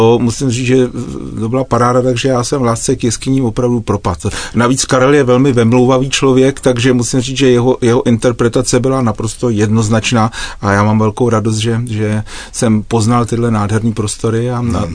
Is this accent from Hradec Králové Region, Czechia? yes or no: yes; Hradec Králové, Hradec Králové Region, Czechia; born there; Já jsem z Hradce Králové původně narozen